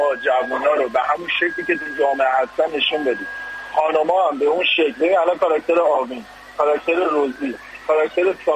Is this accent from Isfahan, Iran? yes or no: no; Tehran Province, Iran; من خودم تو اکباتان نوجوانی بزرگ شدم